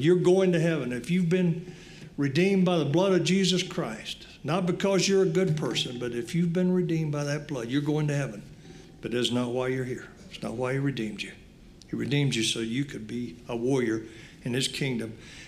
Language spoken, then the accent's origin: English; North Carolina, United States; I grew up in the Marine Corps, whether you know it or not. I grew up around Cherry Point Marine Air Station. My dad was there for 32 years.